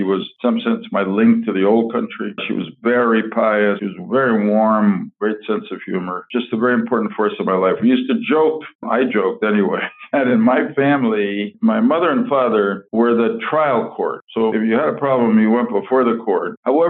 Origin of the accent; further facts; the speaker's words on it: Stamford, Connecticut, United States; So I was born in Stamford, Connecticut during the Second World War. So it gives you a sense of my generation.